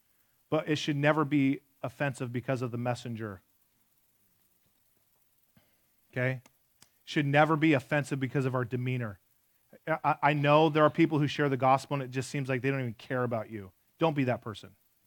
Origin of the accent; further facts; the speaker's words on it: Michigan, United States; Man, I grew up in West Michigan, and my parents took me to church from the womb